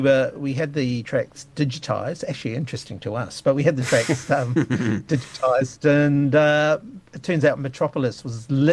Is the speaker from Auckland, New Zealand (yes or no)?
yes; Mangere, Auckland, New Zealand; Yeah, where we grew up in Mangere, South Auckland.